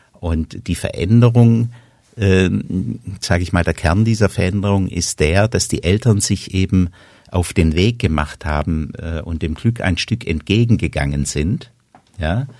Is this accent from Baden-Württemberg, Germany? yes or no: yes; Baden-Württemberg, Germany; ich komme aus der Nähe von Göppingen